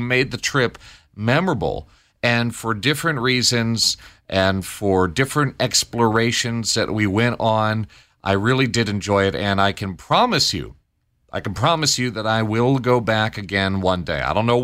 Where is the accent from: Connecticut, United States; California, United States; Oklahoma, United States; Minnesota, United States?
Connecticut, United States; As much as I do love my home state and my home in Connecticut, I didn't want to come back from the paradise that was Puerto Rico.